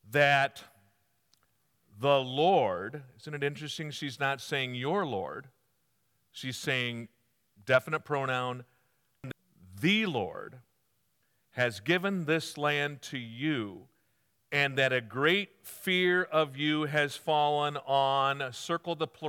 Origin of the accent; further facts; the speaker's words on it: United States; Now, as an American, I can't tell.